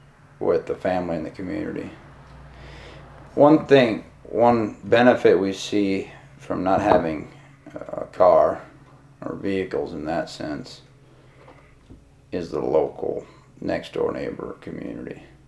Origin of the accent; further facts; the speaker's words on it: Indiana, United States; also born or lived in Ohio; I remember when we moved, and I was almost 8 years old, and we moved from Ohio to Indiana. And there was a while when I had a yearning to move back there.